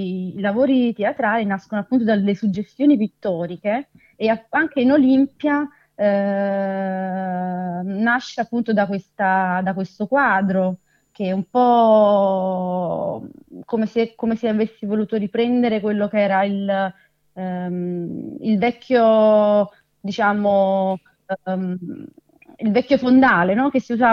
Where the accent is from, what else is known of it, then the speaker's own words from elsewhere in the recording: Naples, Campania, Italy; now in Bolzano, Italy; sì, io sono napoletana, sì.